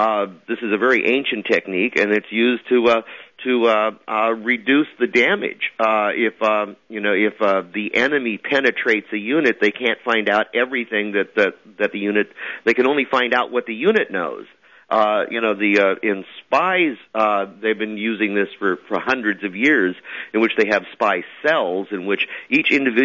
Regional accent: Reno, Nevada, United States; Now, I'm from Reno, a gambling town

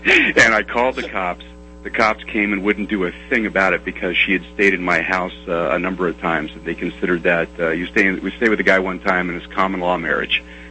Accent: New Jersey, United States; I grew up in New Jersey as a kid around a lot of Jews. I'm not Jewish.

